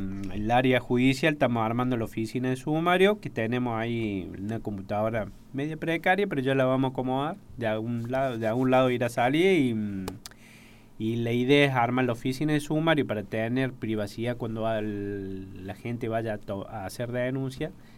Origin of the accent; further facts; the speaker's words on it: Pilar, Córdoba, Argentina; now in Tancacha, Argentina; Vivo ahí, pero soy nativo de Pilar.